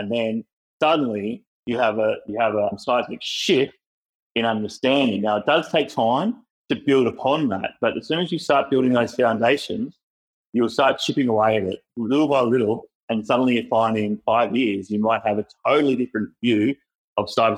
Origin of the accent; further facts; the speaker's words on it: Canberra, Australian Capital Territory, Australia; And especially, I'm from Canberra. People in Canberra do not understand threat.